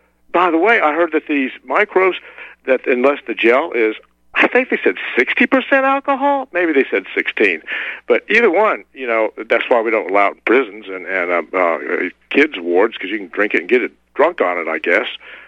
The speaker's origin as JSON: {"language": "English", "town": "Atlanta", "region": "Georgia", "country": "United States", "tie": "born or raised there"}